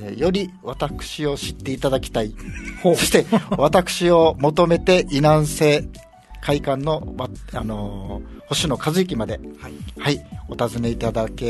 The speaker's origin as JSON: {"language": "Japanese", "town": "Naha", "region": "Okinawa", "country": "Japan", "tie": "born or raised there", "said": "出身は那覇市おろく生まれおろく育ちです。"}